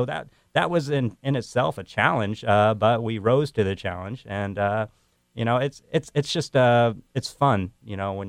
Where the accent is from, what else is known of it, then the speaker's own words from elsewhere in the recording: Texas, United States; also born or lived in Memphis; I was born here in Memphis, moved to Texas early, and I remember watching the World Cup.